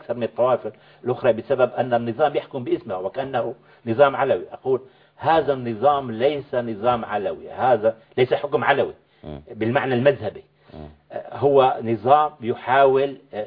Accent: Syria; moved away as an adult; now in Europe; وأنا أتذكر طفولتي في سوريا ومرحلة الدراسة الثانوية، أنا لم أعيش في سوريا بالواقع بعد دراسة ثانوية لأني عشت كل حياتي في أوروبا بالتحصيل العلمي وبالعمل، ولأني على الأقل ممنوع، لا أستطيع الدخول إلى سوريا منذ 42 عام

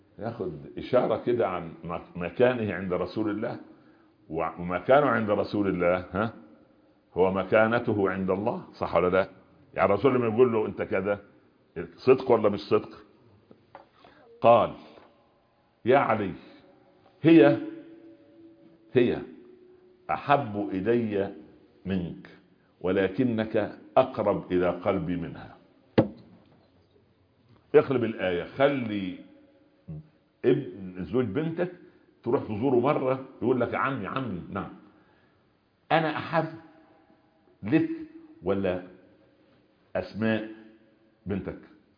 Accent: Upper Egypt, Egypt; عندنا في الصعيد

